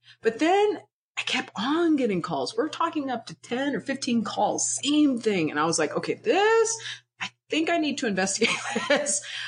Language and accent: English; the South, United States; I had never understand that I'm from the South and racism is everywhere